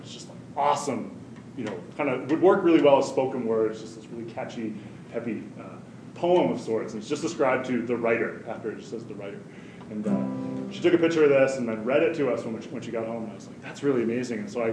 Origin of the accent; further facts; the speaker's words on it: Canada; now in Toronto, Canada; I'm Canadian. And then I came to Toronto when I was 19 or 20